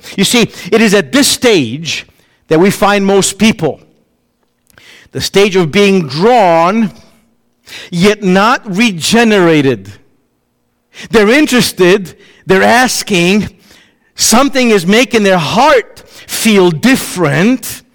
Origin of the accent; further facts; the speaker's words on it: Chicago, Illinois, United States; I'm from Chicago.